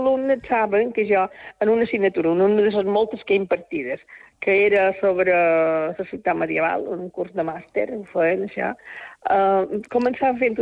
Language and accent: Catalan; Porreres, Balearic Islands, Spain; agraïdíssima en el meu poble, agraïdíssima en el meu poble. A part, també, dels guardons que tinc a nivell general de Mallorca. Però no som ciutadana.